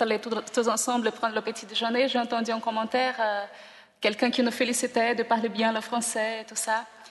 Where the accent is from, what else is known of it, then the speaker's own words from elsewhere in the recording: Manaus, Amazonas, Brazil; French is a second language; de Manaus, Brésil.